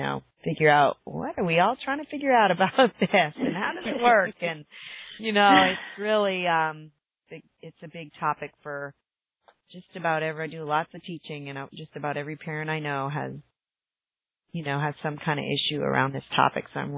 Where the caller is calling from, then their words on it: Austin, Texas, United States; I'm calling in from Austin, Texas.